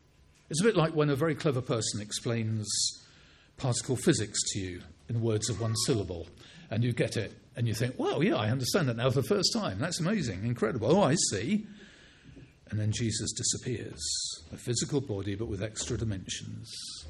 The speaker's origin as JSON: {"language": "English", "region": "England", "country": "United Kingdom", "said": "I mean, I know we're English and reserved and so on."}